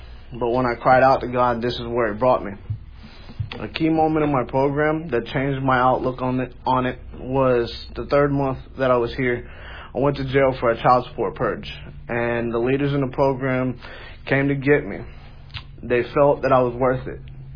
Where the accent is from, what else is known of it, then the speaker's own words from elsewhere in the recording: Bradenton, Florida, United States; I'm 34 from Bradenton, Florida. I grew up in a single-parent home in a low-income neighborhood.